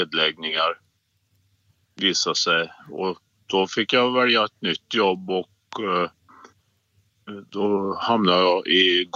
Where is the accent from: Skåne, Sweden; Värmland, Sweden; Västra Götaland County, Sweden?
Värmland, Sweden; det har nog mer att göra med att jag är värmlänning då, fast jag är i Bohuslän nu då.